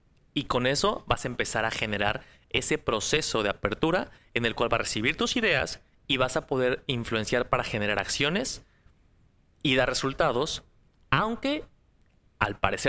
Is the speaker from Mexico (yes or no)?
yes; Mexico; en la vida, en mi país, en México.